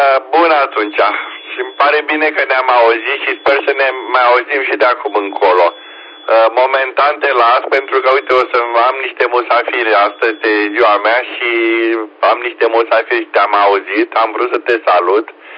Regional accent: Pitești, Argeș, Romania; sunt din Pitești și

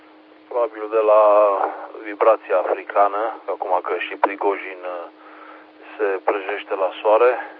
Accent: Transylvania, Romania; am stat ardelenește, cum noi să stăm, apăsat, brutal așa, în liniște

